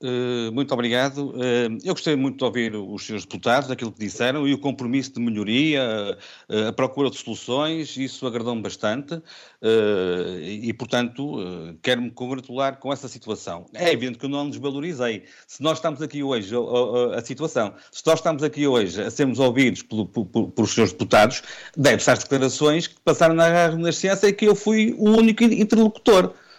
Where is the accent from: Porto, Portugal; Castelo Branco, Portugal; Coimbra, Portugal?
Porto, Portugal; Vila Nova de Gaia; por acaso foi em Gaia, a minha terra natal